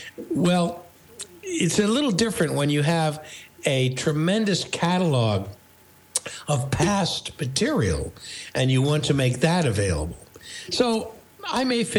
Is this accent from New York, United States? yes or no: yes; New York, United States; Yeah, my life growing up in New York and my adventures with my dad and mom